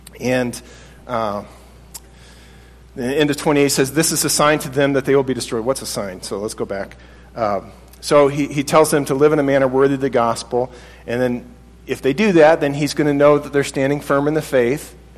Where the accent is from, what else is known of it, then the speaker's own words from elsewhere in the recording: United States; I know that we have it pretty easy being American and being fairly wealthy compared to the world